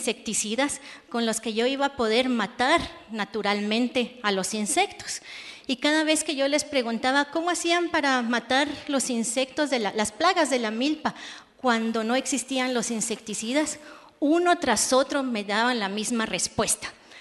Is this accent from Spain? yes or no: no; Guatemala; Y al regresar a Guatemala, de donde soy originaria